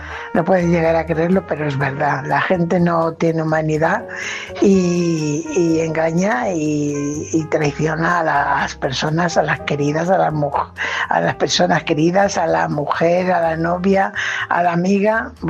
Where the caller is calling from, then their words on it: Fuenlabrada, Community of Madrid, Spain; corresponsal de Fuenlabrada.